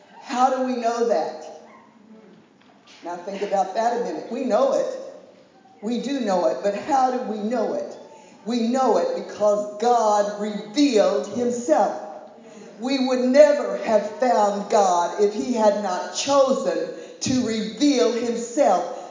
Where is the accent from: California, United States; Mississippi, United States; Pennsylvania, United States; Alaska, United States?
California, United States; San Diego; Now, I'm from San Diego. It's a beautiful city.